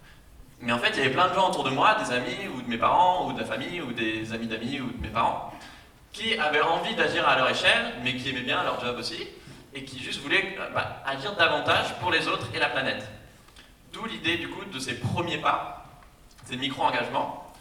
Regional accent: Ramonville, Occitanie, France; J'ai grandi à Ramonville, je suis allé au lycée à côté à Toulouse, en prépa vraiment juste à côté à Balma, à Saliège, et en arrivant en école de commerce à Paris

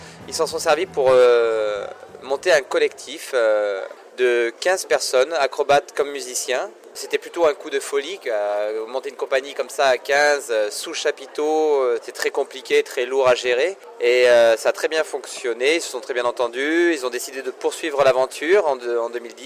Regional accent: Toulouse, Occitanie, France; Bon, il se trouve que je suis de Toulouse, originellement du Lido.

